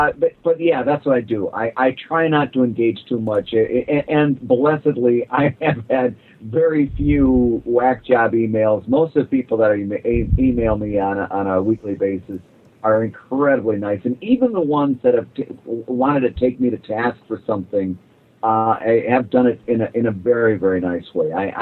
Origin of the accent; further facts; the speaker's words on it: Midwest, United States; now in Philadelphia, United States; I live in Philadelphia, and I come, as much as I hate to mention this, I come from the Midwest.